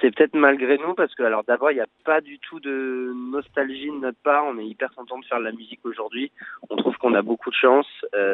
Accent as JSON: {"language": "French", "region": "Île-de-France", "country": "France", "tie": "born or raised there", "said": "chez nous en Seine-et-Marne"}